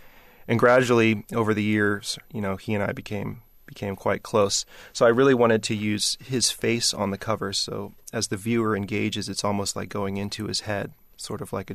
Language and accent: English; United States; There were a lot of people that didn't, and I'm sure me being an American had something to do with that.